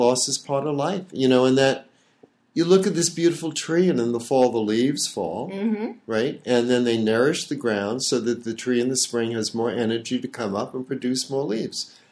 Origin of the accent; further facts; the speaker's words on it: California, United States; I flew to Florida. I'm from California.